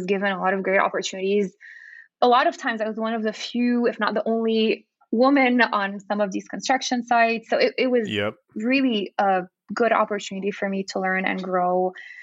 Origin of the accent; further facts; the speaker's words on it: Lima, Peru; at the time when I was growing up in Lima